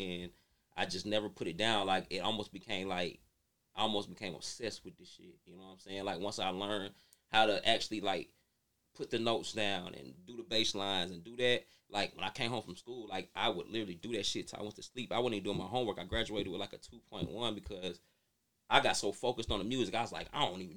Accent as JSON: {"language": "English", "town": "Atlanta", "region": "Georgia", "country": "United States", "said": "But you go to another city, you be like, I'm from Atlanta."}